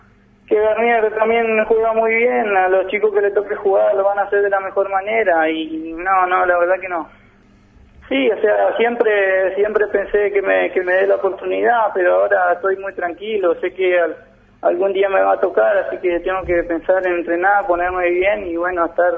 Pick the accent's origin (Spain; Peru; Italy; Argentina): Argentina; Formosa; De Formosa Capital.